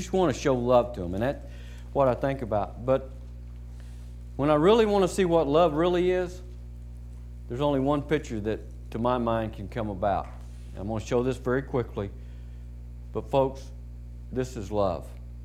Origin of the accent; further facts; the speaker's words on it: Texas, United States; I mean, I'm from Texas, okay? Southern Oklahoma, it might be different, but we're in Texas, okay?